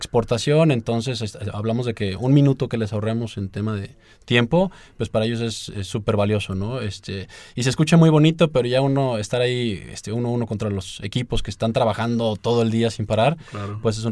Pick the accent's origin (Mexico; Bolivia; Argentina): Mexico; nos volteaban a ver como mexicanos, sin experiencia